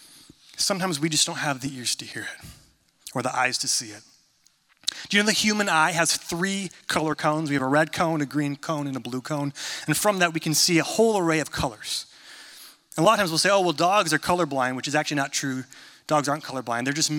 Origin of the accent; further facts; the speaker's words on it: California, United States; I'm from Northern California, so I was raised a Kings fan.